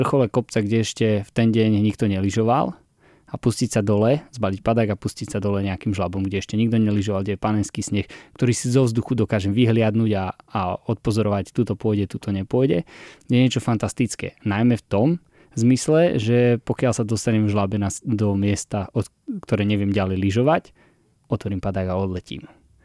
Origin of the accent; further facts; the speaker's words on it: Kremnica, Banská Bystrica Region, Slovakia; No tak lyžovať u nás v Kremnici sa hovorí, že sa rodia decka s lyžami na nohách. Ja lyžujem od 2 rokov